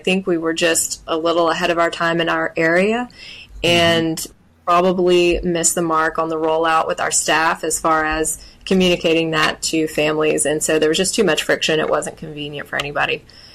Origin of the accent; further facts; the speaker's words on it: Texas, United States; My dad had a lot of success out of town in my hometown outside of Beaumont with a wedding venue.